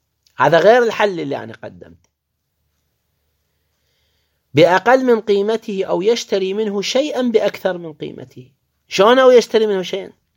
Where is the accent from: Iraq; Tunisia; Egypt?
Iraq; عندنا بالعراق، بالعراق $100 يسموها ورقة